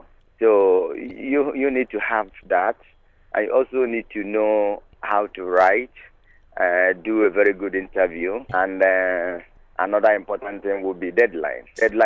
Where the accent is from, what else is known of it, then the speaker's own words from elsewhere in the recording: Nigeria; now in Ireland; I'm originally from Nigeria. I'm here over 14 and a half years.